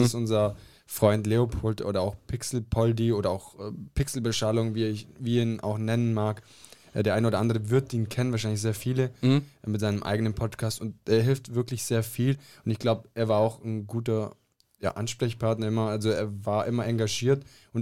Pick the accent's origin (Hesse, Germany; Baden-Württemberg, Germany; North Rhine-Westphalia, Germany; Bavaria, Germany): Baden-Württemberg, Germany; Ulm; Ich komme aus der Gegend Ulm, Baden-Württemberg.